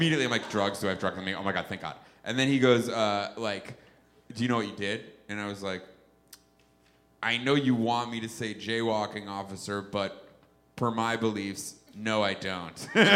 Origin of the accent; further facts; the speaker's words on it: New York, United States; Well, the first time I was straight up just like, I'm from New York.